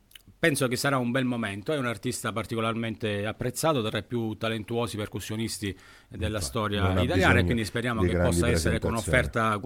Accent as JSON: {"language": "Italian", "region": "Sicily", "country": "Italy", "accent": "Sicilian", "said": "Ciauro nel nostro dialetto, nella nostra lingua siciliana, significa odore, quindi odore di Sicilia."}